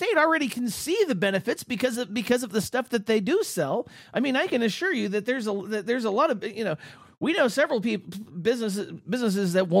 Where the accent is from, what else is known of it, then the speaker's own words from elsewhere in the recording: California, United States; it's the fact that I'm from California and you almost learn Spanish as a second language.